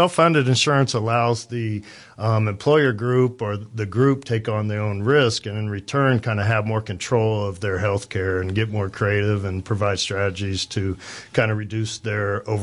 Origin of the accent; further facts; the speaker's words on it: Independence, Kansas, United States; I grew up in Independence, Kansas, and then I went to Pittsburgh State and played football, moved here in 1999